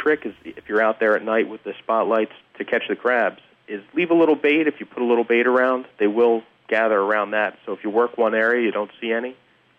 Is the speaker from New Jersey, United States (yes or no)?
yes; New Jersey, United States; now in Cape Cod, United States; And I might get some argument from guys that love lobster up here in New England, but I'm from New Jersey, so blue crabs, to me, that is the shellfish to eat.